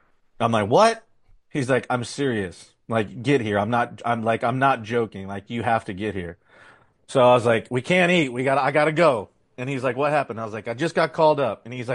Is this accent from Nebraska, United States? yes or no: yes; Nebraska, United States; Mo thought I was from Alaska, not Nebraska.